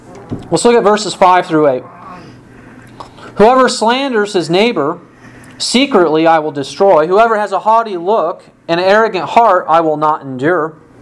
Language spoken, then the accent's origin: English; Illinois, United States; From my home state of Illinois, we are known that when someone stops being governor, they get to go to the penthouse of prison.